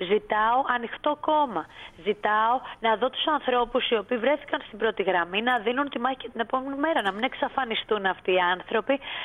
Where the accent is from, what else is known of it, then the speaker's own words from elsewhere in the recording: Attica, Greece; για να προσφέρω στον τόπο μου, στην Ανατολική Αττική